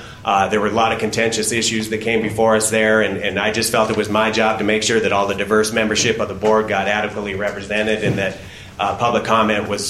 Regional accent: Billings, Montana, United States; now in Bozeman, United States; I was born and raised in Billings. I've lived in Montana all my life. I've been in Bozeman for over 32 years.

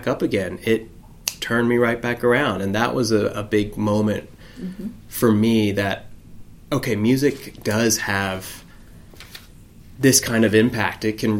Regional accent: Alabama, United States; And I grew up in Alabama, and you know, I went to a high school of, it was 90.

